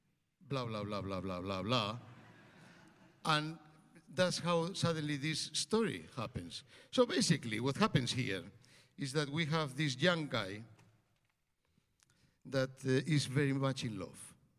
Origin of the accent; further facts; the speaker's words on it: Santander, Cantabria, Spain; But you know, in Santander, my hometown, there was no violin teacher.